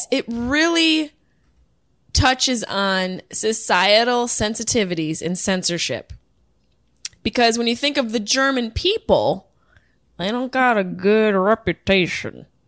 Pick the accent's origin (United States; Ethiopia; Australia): Ethiopia; They're doing Ethiopian now. And I'm from Ethiopia and I'm triggered.